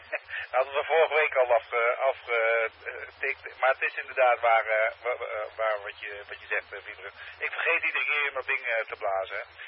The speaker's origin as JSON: {"language": "Dutch", "country": "Netherlands", "said": "En we zijn Nederlanders."}